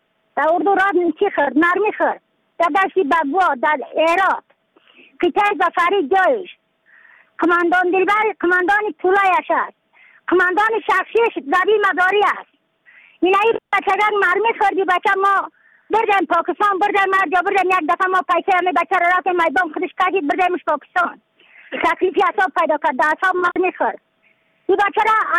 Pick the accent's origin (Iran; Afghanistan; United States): Afghanistan; Badakhshan; از بدخشان هستم، مرکز بدخشان، ولسوالی اتل پایان، قیره وینگ